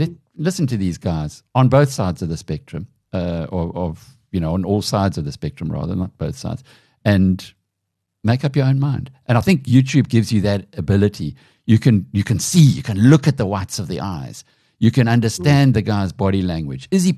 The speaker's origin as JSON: {"language": "English", "country": "South Africa", "said": "But as a South African, you could have been born at the wrong time or the right time, depending on how you want to define it."}